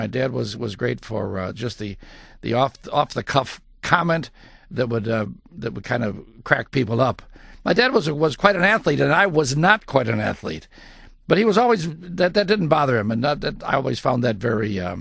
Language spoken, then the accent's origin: English; Chicago, Illinois, United States; I was brought up on the northern suburb of Chicago, northern suburbs.